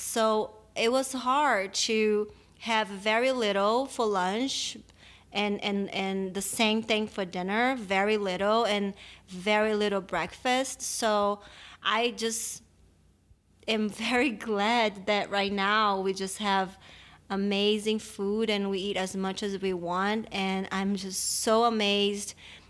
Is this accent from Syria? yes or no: no; Brazil; Well, anyway, growing up in Brazil